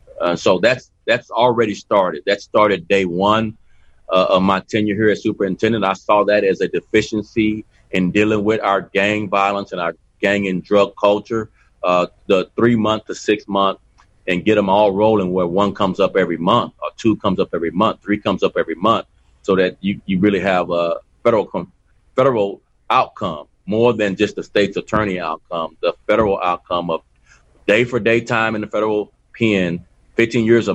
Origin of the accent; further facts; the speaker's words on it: Texas, United States; now in Chicago, United States; And yes, I am from Texas where damn near everybody's born with a gun